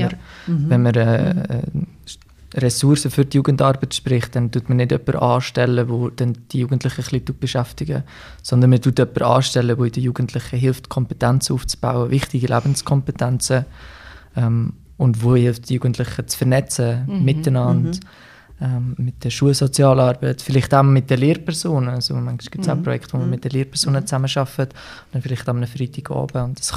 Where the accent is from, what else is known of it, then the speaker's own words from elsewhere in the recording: Lucerne, Switzerland; Luzern ist für mich der Ort, wo ich aufgewachsen bin.